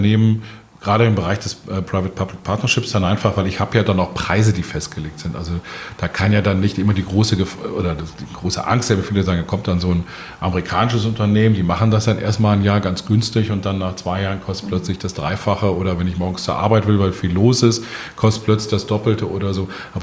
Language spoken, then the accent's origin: German; Bonn, North Rhine-Westphalia, Germany; Ich komme aus Bonn, gebürtig. Meine Heimatstadt